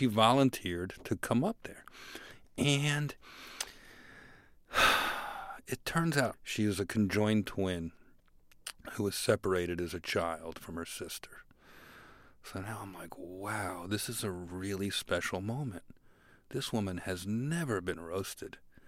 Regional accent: Newark, New Jersey, United States; I grew up in New Jersey, in Newark, New Jersey, and I was kind of a scrawny kid, and my dad owned a catering hall

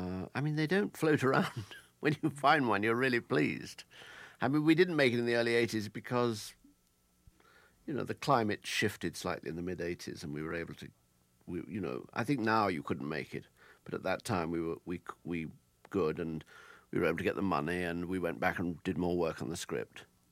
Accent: Leicester, East Midlands, United Kingdom; I said to him, oh, I'm from Leicester. You destroyed my childhood.

